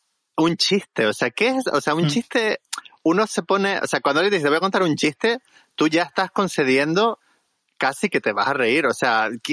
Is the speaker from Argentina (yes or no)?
no; El Hierro, Canary Islands, Spain; yo de pequeño jugaba en el Hierro, en mi isla, digamos que todo el verano está trufado de eventos religiosos, que son lo único que hay.